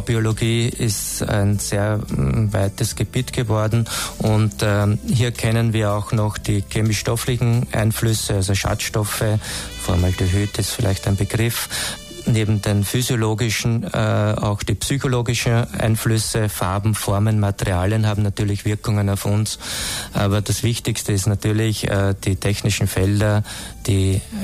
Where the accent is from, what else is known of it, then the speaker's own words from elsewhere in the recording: Lower Austria, Austria; born there; ich bin aus dem Waldviertel gebürtig und da ist das noch sehr verbreitet